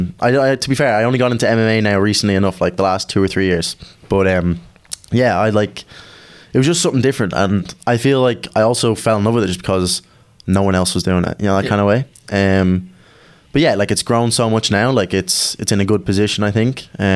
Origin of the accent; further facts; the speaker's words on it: Ratoath, Leinster, Ireland; obviously. 21. I'm from Retoath originally. Living there a good while now.